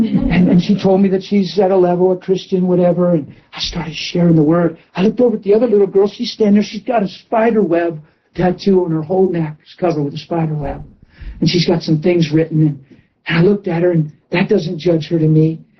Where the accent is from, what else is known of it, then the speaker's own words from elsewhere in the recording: Pennsylvania, United States; I said, I'm from Pennsylvania. I may never see you again, but Jesus loves you.